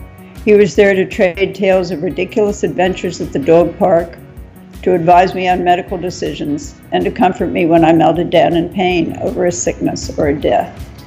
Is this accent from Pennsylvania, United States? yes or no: no; New York, United States; I am a WASP from Westchester County.